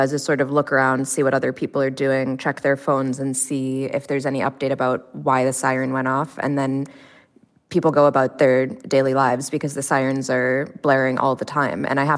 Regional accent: United States; when I meet people and they're asking me where I'm from and they hear that I'm American

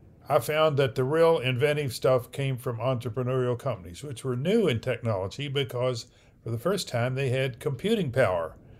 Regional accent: Louisville, Kentucky, United States; So I grew up in Kentucky, Louisville, and went to engineering school there.

